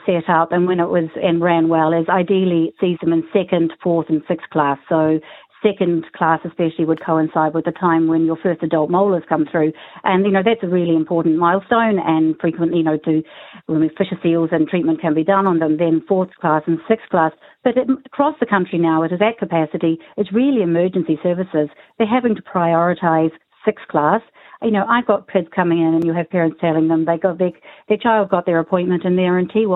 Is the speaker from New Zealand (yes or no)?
yes; New Zealand; Yeah, I come from, you can probably hear my voice, I'm from New Zealand.